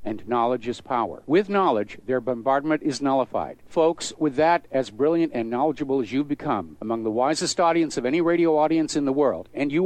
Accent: New England, United States; But growing up in New England, with our long history of going all the way back to the American Revolution, we had a lot of respect for it because we knew what it had cost.

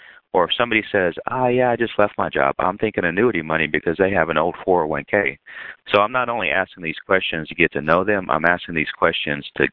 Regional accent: San Antonio, Texas, United States; born there; now in Fort Worth, United States; I was born in San Antonio, and I live in Fort Worth now.

